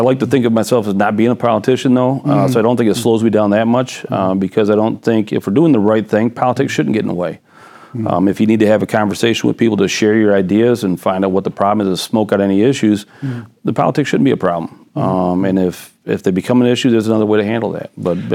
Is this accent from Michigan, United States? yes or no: yes; Romulus, Michigan, United States; We're a blue-collar manufacturing community. When I grew up in Romulus, everybody I knew was a tradesman, electrician, carpenter, plumber, mechanic, welder.